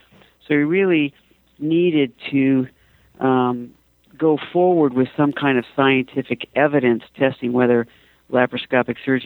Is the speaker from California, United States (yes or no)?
yes; Los Angeles, California, United States; So I grew up in Los Angeles, the daughter of an aerospace engineer and a social worker, but we migrated up to Washington State